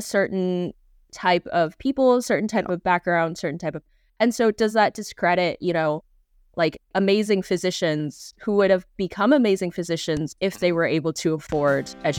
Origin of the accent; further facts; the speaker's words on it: Vancouver, British Columbia, Canada; And I'm from Vancouver.